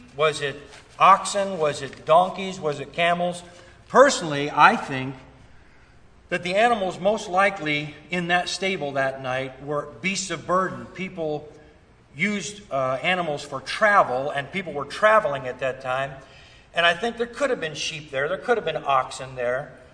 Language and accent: English; Ohio, United States; also born or lived in Florida; though I was born in Florida, I did half of my growing up in Ohio.